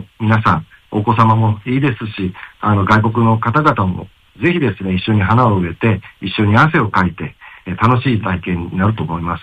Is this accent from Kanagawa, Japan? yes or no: yes; Yokohama, Kanagawa, Japan; もう僕は生まれも育ちも中華街なんですけれども、やはり子供の頃からよく遊んでいた。